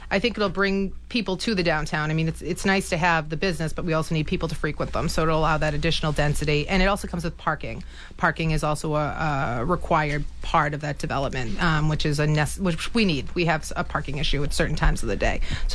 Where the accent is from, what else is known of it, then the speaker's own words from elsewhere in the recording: Quincy, Massachusetts, United States; now in Rockland, United States; I work very hard every day for the city of Quincy. It's where I'm from. I was raised in Housneck.